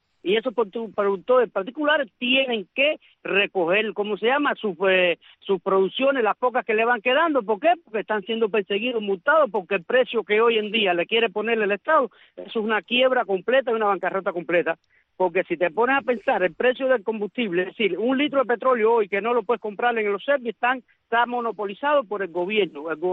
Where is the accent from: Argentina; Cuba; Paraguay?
Cuba; como cubano al fin, que también está sufriendo todos estos avatares por parte del gobierno